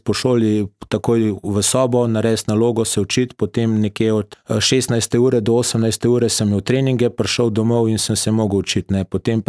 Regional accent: Podbrezje, Upper Carniola, Slovenia; now in Postojna, Slovenia; Jaz sem rojen v Kranju, natančnejše iz Podbrezi, to je v bistvu 10 kilometrov vas stran iz Kranja. Lepa vas, malo zdaj pogrešam, takrat sem bil še dokaj mlad, ker sem prišel v Postojno.

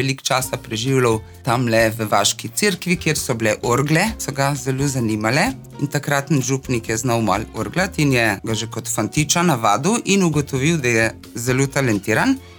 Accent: Rakek, Inner Carniola–Karst, Slovenia; Moje otroštvo je na Rakeku, jaz sem Rakovčanka. Če pa pogledam še malo nazaj, bi pa rekla, da sem po srcu pa tudi malo Sorčanka, ker moja mama izvira iz Sorice, to je prelepa gorenjska vasica.

